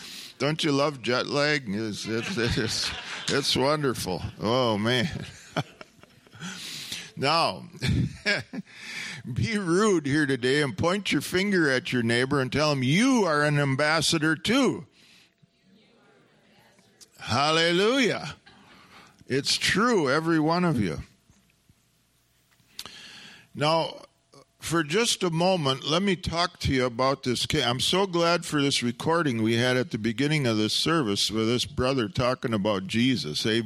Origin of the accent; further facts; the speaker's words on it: United States; born there; I am glad I was born in America. I'm glad I'm a citizen here.